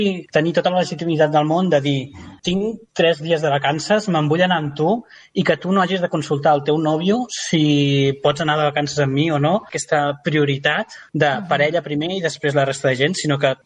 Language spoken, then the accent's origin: Catalan; Reus, Catalonia, Spain; now in Barcelona, Spain; jo soc de Reus, vivia a Barcelona